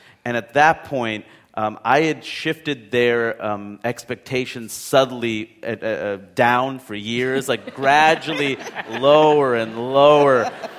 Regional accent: Queens, New York, United States; because I grew up in Queens, and, you know, we live in Queens, and I went to college in Maine, which is very different.

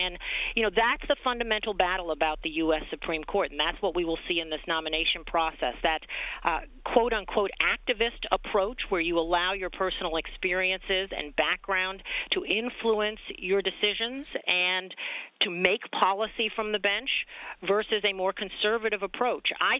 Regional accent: New York City, New York, United States; as a New Yorker who did indeed grow up in the projects down on the Lower East Side of New York, so not the South Bronx

